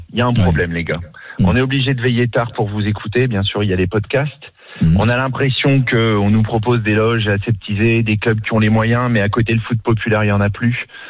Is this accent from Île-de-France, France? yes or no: no; Lille, Hauts-de-France, France; Moi, je suis de Lille.